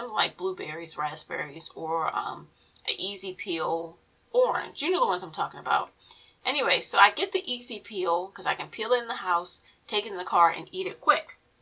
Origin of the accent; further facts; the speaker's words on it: Baltimore, Maryland, United States; born there; So for me, I was born in Baltimore, and downtown is the Archdiocese of Baltimore